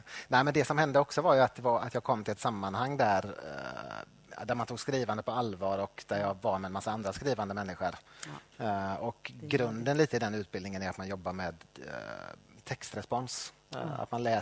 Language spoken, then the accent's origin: Swedish; Björkö, Västra Götaland County, Sweden; Och sen är jag uppväxt på Björke i Göteborgs norra skärgård. Som också är ett litet samhälle.